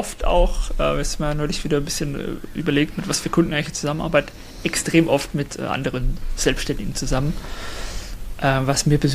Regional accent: Baden-Württemberg, Germany; Also ich bin 39 Jahre alt. Ich wohne hier im schönen Heilbronner Land im Süden Deutschlands. Bin Schwabe

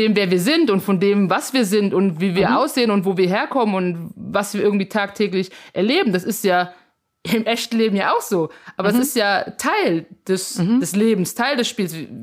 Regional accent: Germany; mein Vater ist aus Kamerun, meine Mutter ist aus Frankreich, ich bin in Deutschland geboren, groß geworden

